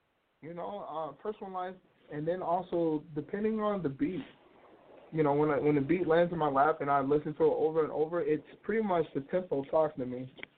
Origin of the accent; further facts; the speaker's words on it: Chicago, Illinois, United States; now in Minnesota, United States; No, South Side.